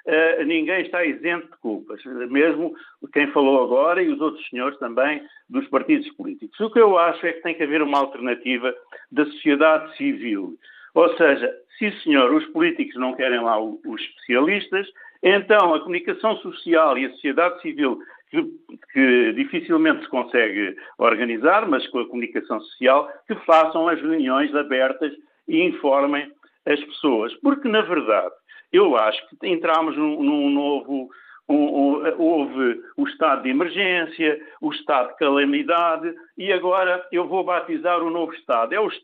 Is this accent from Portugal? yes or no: yes; Portugal; eu fico envergonhado como português